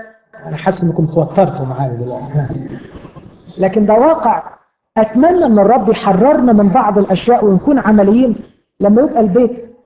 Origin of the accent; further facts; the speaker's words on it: Alexandria, Alexandria Governorate, Egypt; لاحظت في الفترة الأخيرة بسبب الربكة اللي عندنا في اسكندرية